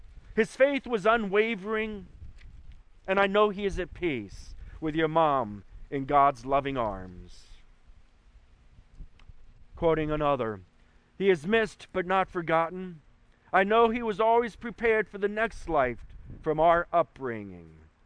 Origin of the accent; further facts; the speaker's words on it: Decorah, Iowa, United States; born there; His heart attack in 1963 was the reason I was born in Decorah and not Albuquerque, New Mexico.